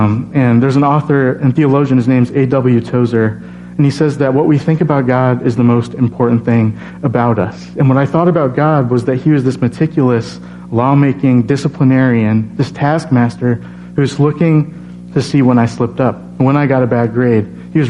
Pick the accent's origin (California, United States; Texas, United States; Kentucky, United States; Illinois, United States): Illinois, United States; Bloomington; But before that, I grew up in Bloomington, Illinois, so not too far from here. And as a kid, my family was Catholic, and so we went to Mass on Sundays